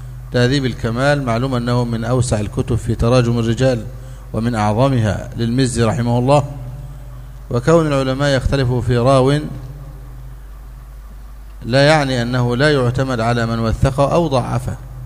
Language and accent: Arabic; Egypt; عندنا في مصر يدفع الرجل جزء مقدم وجزء مؤخر